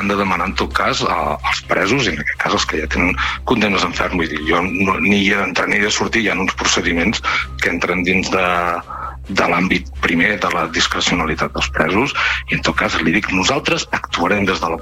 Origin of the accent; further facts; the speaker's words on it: Palamós, Catalonia, Spain; jo soc de Palamós i no penso renunciar a una oportunitat com aquesta pel meu poble